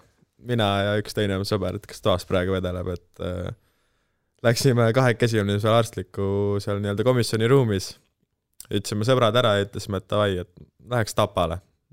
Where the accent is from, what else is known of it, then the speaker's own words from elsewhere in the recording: Tallinn, Harju County, Estonia; Olen Tallinnast, õppisime teiste kamraadidega Tallinna 21. koolis.